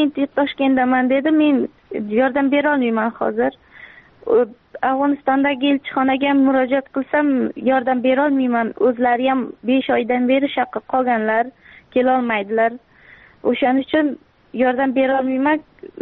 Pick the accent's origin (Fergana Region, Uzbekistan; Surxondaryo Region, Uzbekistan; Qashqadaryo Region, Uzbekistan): Surxondaryo Region, Uzbekistan; also born or lived in Mazar-i-Sharif, Afghanistan; Mazori Sharif viloyatida tug'ilib, 1 yoshimda bo'lganimda dadamni ishlar shaqi bo'lganlar Surxondaryoda. Shaqi maktabni bitirdim